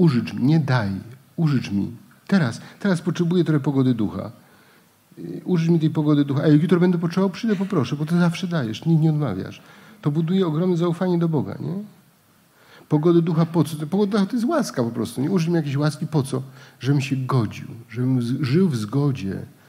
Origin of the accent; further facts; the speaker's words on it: Greater Poland Voivodeship, Poland; Ja jestem z Wielkopolski.